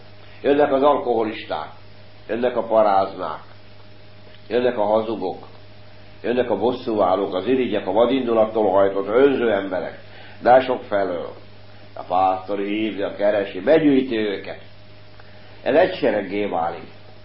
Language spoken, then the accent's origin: Hungarian; Álmosd, Hajdú-Bihar, Hungary; born there; Ez nem úgy van, hogy megkereszteltek, konfirmáltam, én kérem, Álmosdon születtem, nagyapám is református volt.